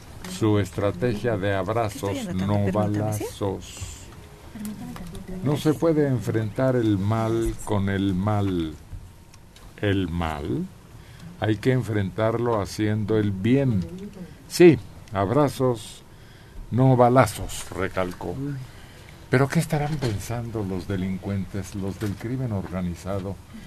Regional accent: Mexico; porque todos somos mexicanos

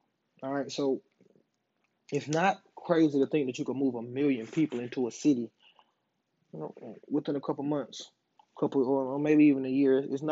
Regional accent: Georgia, United States; I'm from Georgia, so that's why I want to do Atlanta.

